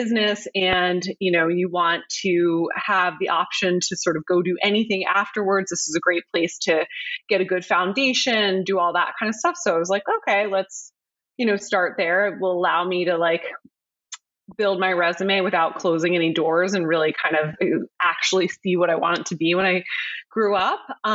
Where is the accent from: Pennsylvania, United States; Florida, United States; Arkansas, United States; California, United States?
Pennsylvania, United States; I grew up outside of Philadelphia and was always, you know, a pretty active kid, both in academics and in sports